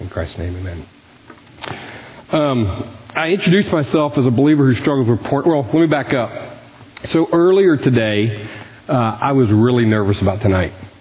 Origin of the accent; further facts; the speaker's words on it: Plano, Texas, United States; I grew up in Plano, Texas, with a sister and two parents who loved me the best that they knew how.